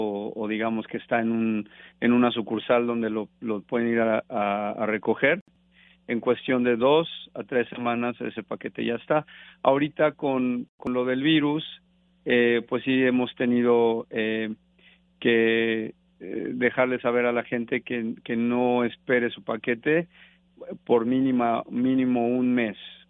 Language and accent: Spanish; Mexico; now in United States; Somos más, yo soy de México también